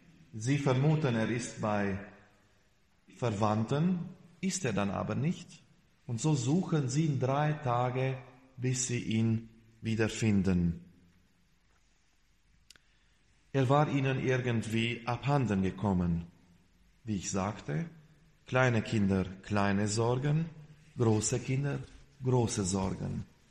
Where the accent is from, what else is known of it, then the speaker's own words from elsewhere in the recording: Stolzenburg, Sibiu County, Romania; Mündra war eine Ortschaft nicht weit von meiner Heimatgemeinde, Stolzenburg, zwischen Stolzenburg und Salzburg.